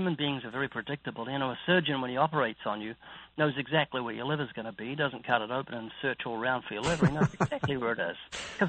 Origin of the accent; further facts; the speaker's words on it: Texas, United States; I'm from Texas, and I've been faking it for 27 years.